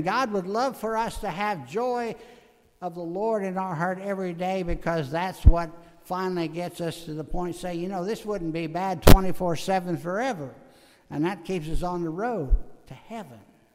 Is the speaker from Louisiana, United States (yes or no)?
no; Missouri, United States; And then I grew up in Missouri. And in Missouri, you have to be shown.